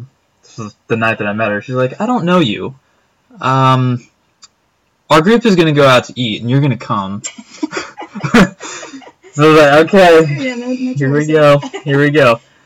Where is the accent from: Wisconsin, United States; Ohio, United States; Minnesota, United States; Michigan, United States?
Ohio, United States; Sidney; Originally, I'm from Sydney, mm-hmm. Ohio.